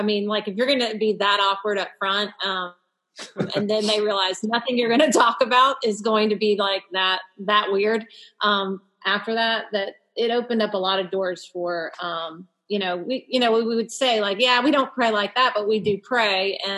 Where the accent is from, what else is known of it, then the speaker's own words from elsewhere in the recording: the South, United States; And I was taught, I'm from the South, so I was taught a way to a person's heart is through their stomach.